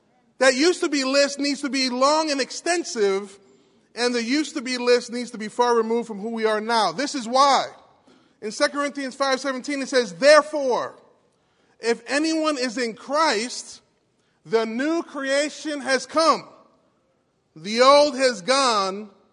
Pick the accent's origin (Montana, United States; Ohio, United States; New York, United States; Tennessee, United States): New York, United States; Queens; I'm from Queens, New York, but I'm going to throw the y'all at you